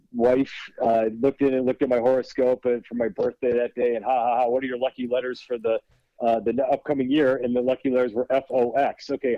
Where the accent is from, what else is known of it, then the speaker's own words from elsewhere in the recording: Minneapolis, Minnesota, United States; also born or lived in Wisconsin; now in Chicago, United States; I grew up in Minneapolis. He worked in the University of Minnesota. I went to Wisconsin because it got me in-state tuition with Minnesota. And then I live in Chicago.